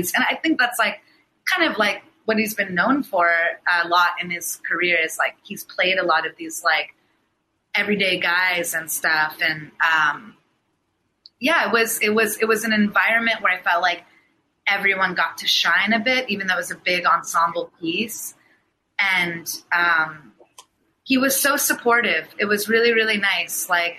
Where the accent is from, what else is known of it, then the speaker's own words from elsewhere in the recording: United States; I can also act in English and I'm actually American.